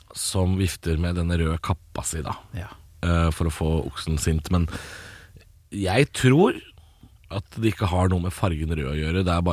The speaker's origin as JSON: {"language": "Norwegian", "town": "Drammen", "region": "Buskerud", "country": "Norway", "said": "Og jeg er jo fra Drammen, jeg."}